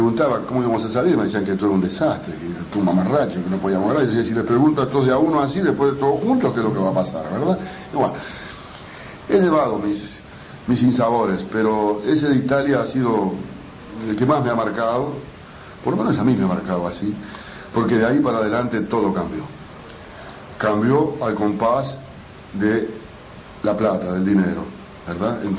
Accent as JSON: {"language": "Spanish", "country": "Uruguay", "said": "porque si somos uruguayos en materia de fútbol tengo varias"}